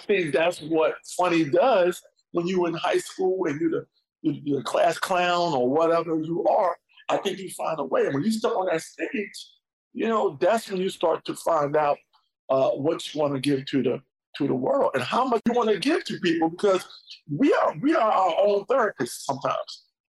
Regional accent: New York, United States; So I got lucky, man, in that process, you know, growing up in New York, of course.

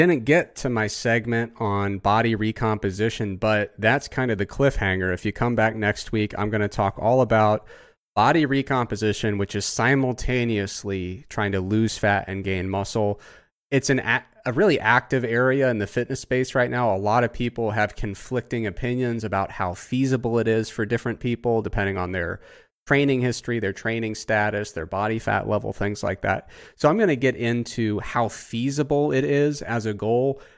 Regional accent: Ohio, United States; because I grew up in Southern Ohio, most of my friends are Bengals fans.

